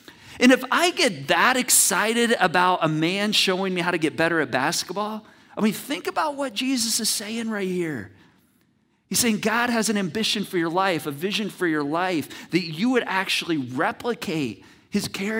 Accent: Michigan, United States; I grew up in Michigan

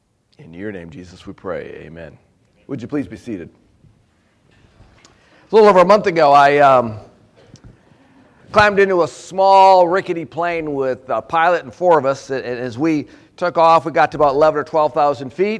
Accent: Midwest, United States; My mom and dad, we grew up in the Midwest here, just enjoyed.

